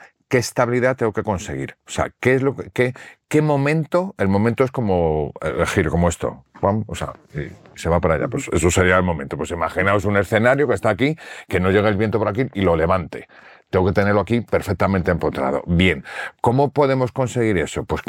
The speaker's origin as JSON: {"language": "Spanish", "town": "Madrid", "region": "Community of Madrid", "country": "Spain", "said": "yo soy de Madrid"}